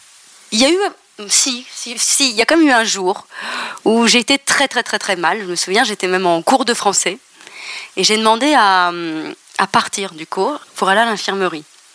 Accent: Bamako, Mali; je disais à tout le monde que je venais de Bamako.

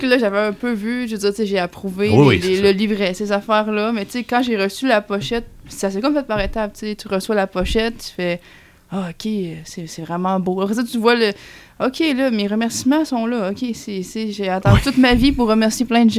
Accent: Quebec City, Quebec, Canada; Je m'attendais pas, je viens de Québec, je m'attendais pas à ce qu'il y ait autant de gens à Montréal.

